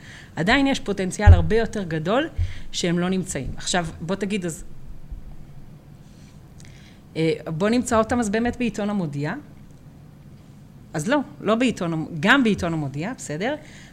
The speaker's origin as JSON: {"language": "Hebrew", "town": "Bnei Brak", "region": "Central District", "country": "Israel", "tie": "born or raised there", "said": "אני חרדית הארדקור, אני ממש נולדתי בקסבה של בני ברק."}